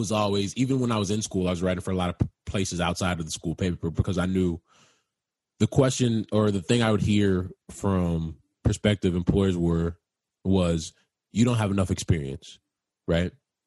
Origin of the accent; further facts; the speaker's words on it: Chicago, Illinois, United States; I'm from Chicago. I can do this.